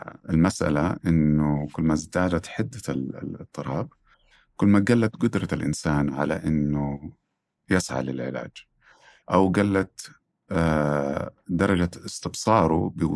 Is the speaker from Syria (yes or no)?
no; Saudi Arabia; نسبة الأطفال المراهقين عندنا في السعودية 30%.